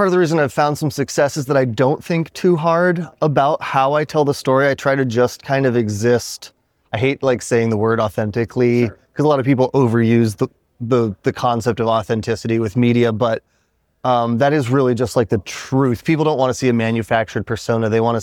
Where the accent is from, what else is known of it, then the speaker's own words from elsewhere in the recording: Colorado, United States; also born or lived in Montana; I was born in Montana, raised in the mountains of Colorado.